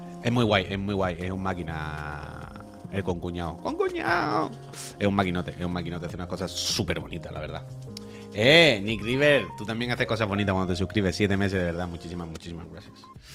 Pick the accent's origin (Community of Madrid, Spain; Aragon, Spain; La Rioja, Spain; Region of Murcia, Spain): Region of Murcia, Spain; Murcia; Yo soy de Murcia, aquí no cae ni de casualidad.